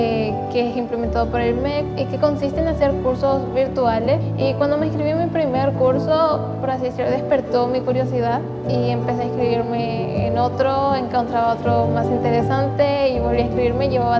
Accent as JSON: {"language": "Spanish", "town": "Yatytay", "region": "Itapúa", "country": "Paraguay", "said": "de Yatutal Itapúa."}